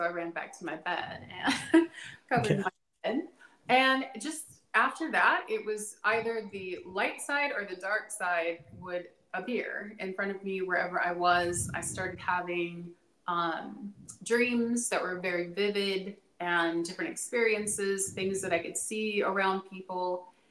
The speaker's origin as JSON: {"language": "English", "town": "Los Angeles", "region": "California", "country": "United States", "tie": "born or raised there", "said": "And living, being born and raised in Los Angeles, and the things that are going on there now, I see a lot of them."}